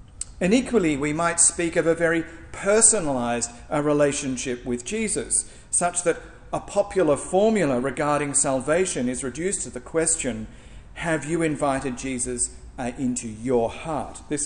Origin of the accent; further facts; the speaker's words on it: Elstonwick, Yorkshire and the Humber, United Kingdom; where I grew up in Elstonwick, there was a chap who had painted this on the side of his white van in black sort of handwritten letters